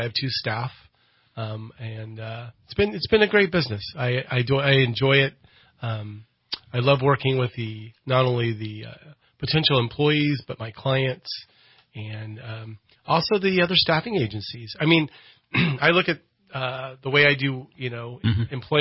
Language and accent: English; Anderson, California, United States; Anderson, California, actually.